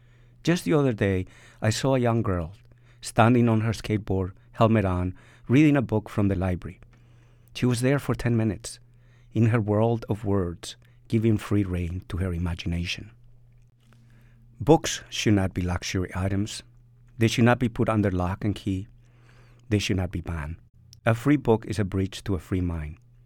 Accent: Colombia; I was born in Colombia, a country where books were luxury items, public libraries were few, and bookworms were considered arrogant. I grew up being shuffled from aunt to aunt and town to town while my mother was in the United States

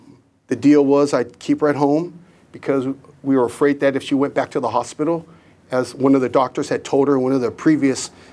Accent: Oakland, California, United States; I grew up the street from Highland my entire life, born and raised in Oakland.

